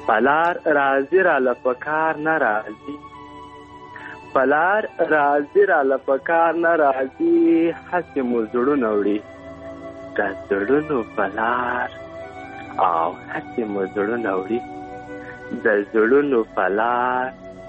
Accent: Ghazni, Afghanistan; now in Helmand, Afghanistan; مونږ د هلمند نه یو، مونږ د غزنی یو، او دلته هلمند ته راغلي یو، یو څو کوره یو

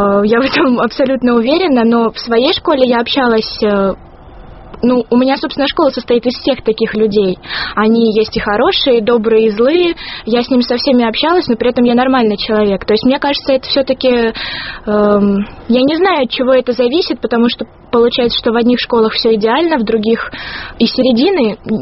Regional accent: Sochi, Krasnodar Krai, Russia; Я из Сочи, да.

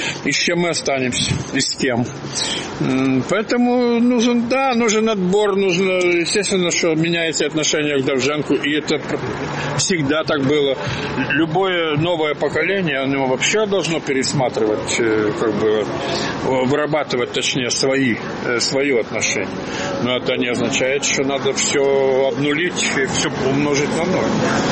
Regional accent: Ukraine; Как это, я украинец, должен отказаться от одного из лучших поэтов Украины

